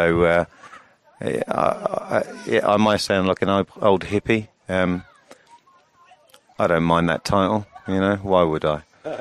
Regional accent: Luton, East of England, United Kingdom; Well, I was dug up from Luton. I grew up in a very normal family.

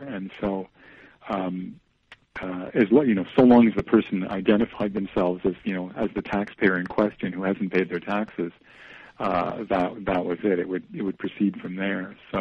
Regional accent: Canada; born there; I was born in Canada

